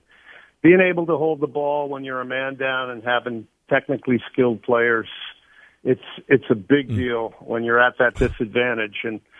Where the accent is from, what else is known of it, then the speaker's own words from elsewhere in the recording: Argentina; Just like, you know, I grew up in Argentina.